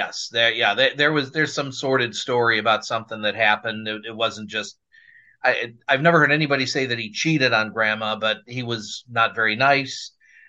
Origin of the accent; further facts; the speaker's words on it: Burbank, Illinois, United States; Yeah, I grew up in Burbank, south suburbs